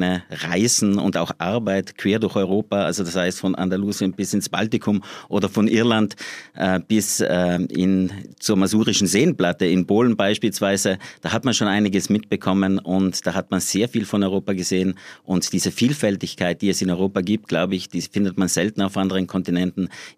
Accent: Trentino-Alto Adige, Italy; in Südtirol aufzuwachsen, das muss ich auch dazu sagen, das war halt, ich bin zweisprachig aufgewachsen

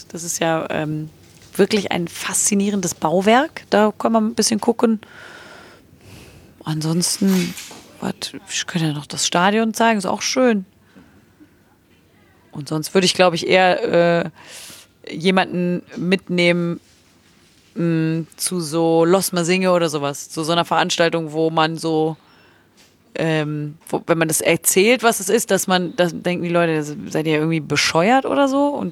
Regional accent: Cologne, North Rhine-Westphalia, Germany; Das kriegt man ja als Kölner jetzt selbst.

